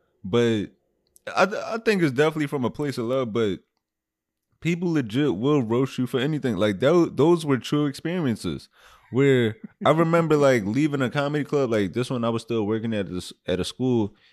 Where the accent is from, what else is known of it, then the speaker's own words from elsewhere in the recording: Philadelphia, Pennsylvania, United States; But it also definitely does catch me off guard because I'm still from Philly